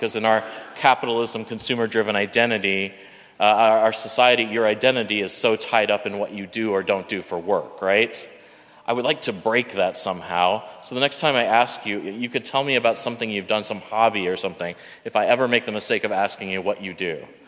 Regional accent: Austin, Texas, United States; I love my hometown of Austin and Houston, where I went to college.

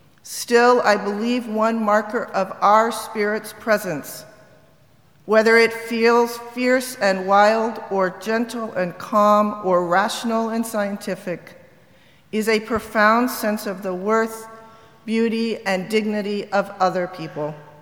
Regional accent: the South, United States; because I'm from the South and my mother desperately wanted me to be a cheerleader

